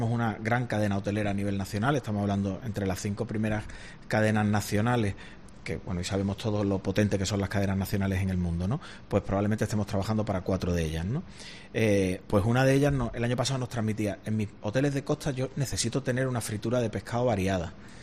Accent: Málaga, Andalusia, Spain; somos malagueños 100%, no hay detrás fondos internacionales ni nada de eso, ¿no? Somos familias malagueñas las que estamos detrás del proyecto.

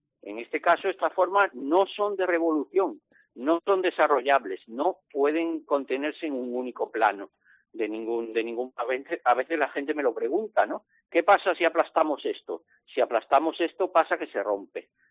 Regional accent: Jaén, Andalusia, Spain; born there; en tierra de Jaén, donde yo nací

